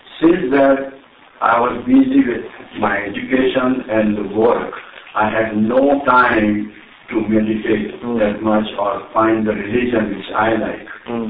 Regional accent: India; moved away as an adult; In India.

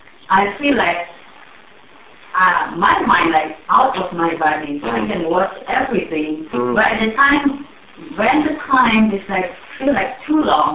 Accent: Indonesia; English is a second language; moved away as an adult; now in United States; I come from Indonesia and then I moved here in 1999. So at the time in Indonesia, we always practice metta bhavana.

